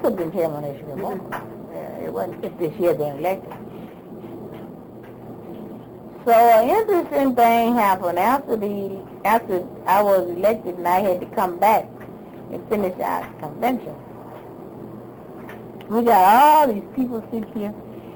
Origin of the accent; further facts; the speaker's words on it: the South, United States; Number one, I was born and raised in the South.